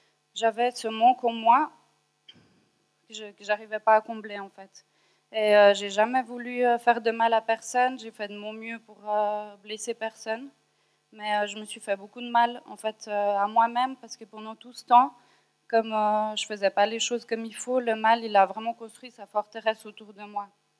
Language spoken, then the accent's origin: French; Switzerland; born there; j'ai 27 ans. Je suis née en Suisse, d'origine des pays de l'Est.